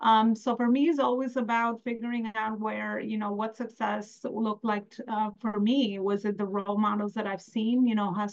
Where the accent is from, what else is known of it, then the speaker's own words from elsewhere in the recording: Albania; now in United States; And yes, I am Albanian American. I've been here 27 years.